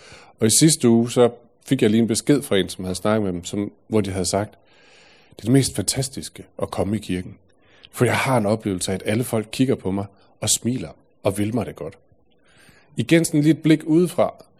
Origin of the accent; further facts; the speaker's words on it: Aarhus, Central Denmark Region, Denmark; now in Odense, Denmark; bor i Odense, og det har jeg gjort siden 2012. Jeg er oprindelig fra Aarhus, og der er jeg født og opvokset og taget min uddannelse i teologi for efterhånden mange år siden.